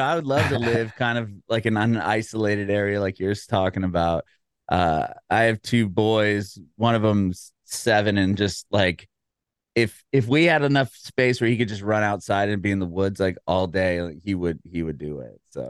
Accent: San Diego, California, United States; also born or lived in San Francisco; now in Nashville, United States; Yeah, I'm originally from San Diego, lived there pretty much my whole life, except for I spent about 5 years in San Francisco. And now I live in Nashville, Tennessee, though.

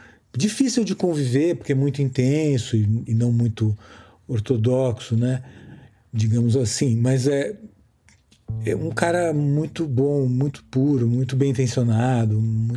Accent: São Paulo, Brazil; also born or lived in Rio de Janeiro; E como paulista também, que depois morei muitos anos no Rio, tenho adoração pelo Rio.

